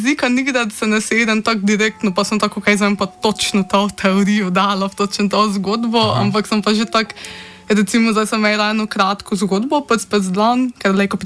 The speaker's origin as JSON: {"language": "Slovenian", "region": "Mura", "country": "Slovenia", "accent": "Prekmurje dialect", "said": "ko sem pač šla živeti inon, kak v Prekmurje, se mi zdi, ko sem malo zgubila tej besed in se mi zdi, ko prek toga pisanja ide nazaj k tomu mojo mi narečje"}